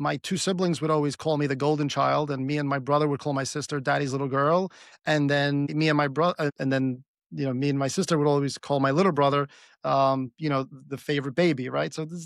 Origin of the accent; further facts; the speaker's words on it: Brooklyn, New York, United States; I grew up in Brooklyn, and I think one of the formative experiences for me is my dad was an immigrant